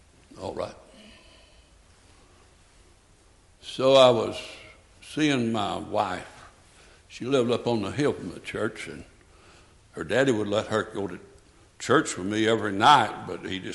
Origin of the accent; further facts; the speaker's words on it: Calhoun, Georgia, United States; I grew up in Calhoun, Georgia. And out in the country church where we went to church, when we went to church, we went to this country Baptist church